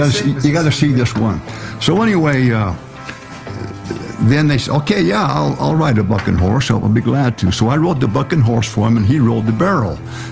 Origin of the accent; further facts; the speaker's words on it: Kanab, Utah, United States; So when I was a kid growing up in Kanab, you see these big trucks coming in from Hollywood